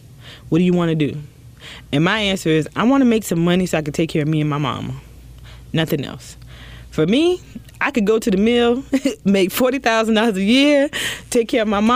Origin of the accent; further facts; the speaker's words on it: South Carolina, United States; And I grew up in Williamsburg County, mm-hmm. King Street, South Carolina. And we were, County 45, we were the poorest county in the state of South Carolina.